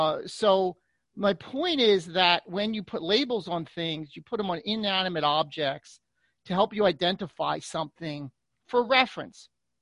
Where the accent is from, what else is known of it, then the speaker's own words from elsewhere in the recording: Philadelphia, Pennsylvania, United States; But you could have a label that I'm from the Philadelphia area or from Pennsylvania. That's a label. I'm a U.S. citizen. That's a label. I'm Armenian. That's a label.